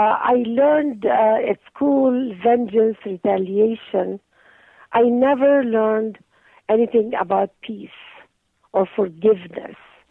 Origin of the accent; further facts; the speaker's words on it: Gaza, Gaza Strip, Palestine; I grew up in Gaza as a child. My memories as a child was in Gaza, in the heart of the Arab-Israeli conflict